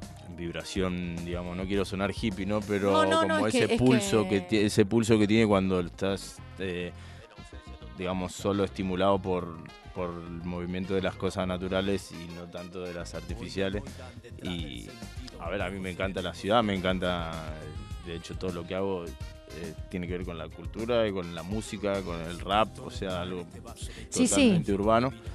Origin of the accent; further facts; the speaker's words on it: San Martín de los Andes, Neuquén, Argentina; also born or lived in Bariloche; Nací en Bariloche, así que después viví en San Martín de los Andes. Siempre estuve... mi infancia básicamente fue en el bosque, en la montaña.